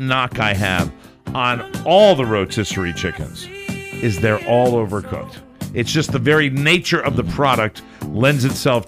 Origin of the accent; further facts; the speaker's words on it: New England, United States; I'm from New England.